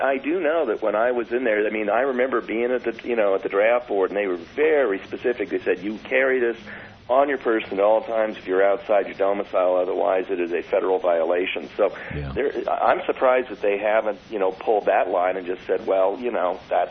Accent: California, United States; I grew up in California, and when I turned 18, I basically had to carry a national ID card.

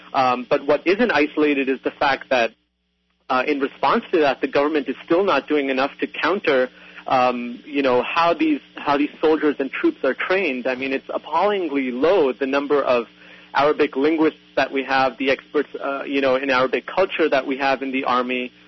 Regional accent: Pakistan; also born or lived in unnamed country where raised and now lives; I'm actually originally from Pakistan, and I've spent about equal amount of time in both countries, actually. I was raised over here, grew up here, and then went back for several years, spent my teenage years there, did a bit of college, and came back

